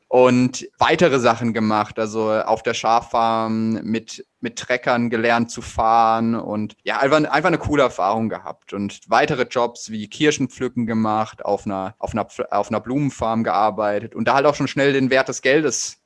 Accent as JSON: {"language": "German", "town": "Heidelberg", "region": "Baden-Württemberg", "country": "Germany", "said": "ich bin 24 Jahre alt und ich komme aus Heidelberg"}